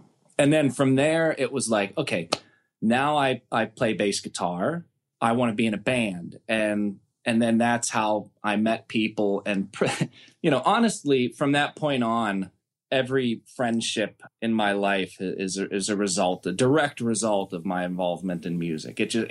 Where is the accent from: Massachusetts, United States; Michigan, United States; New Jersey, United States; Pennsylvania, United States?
Pennsylvania, United States; Pittsburgh; You know, we growing up in Pittsburgh, we didn't quite get as many of the shows there